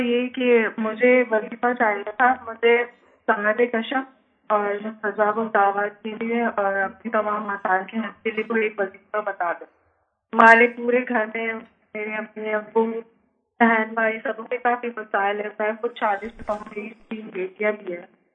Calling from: California, United States; جی میں امریکن سے بول رہی ہوں, کیلیفورنیا

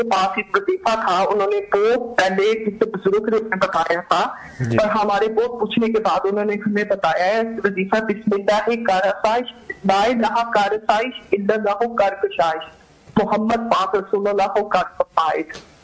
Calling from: England, United Kingdom; جی میں انگلینڈ سے بات کر رہی ہوں

